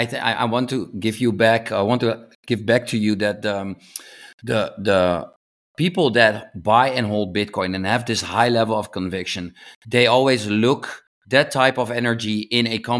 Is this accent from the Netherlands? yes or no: yes; Netherlands; I am from the Netherlands. We are a little less prone to action right away.